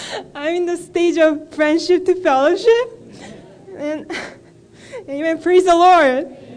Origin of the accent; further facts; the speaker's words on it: Baltimore, Maryland, United States; from Baltimore